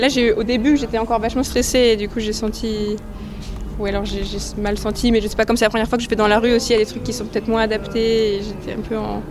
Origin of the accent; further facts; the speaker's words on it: Auvergne-Rhône-Alpes, France; Moi je viens de Savoie